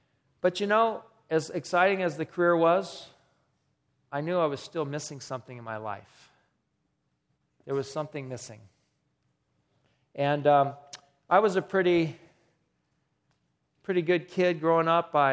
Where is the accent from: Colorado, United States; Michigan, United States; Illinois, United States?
Colorado, United States; So I grew up in Colorado, beautiful state.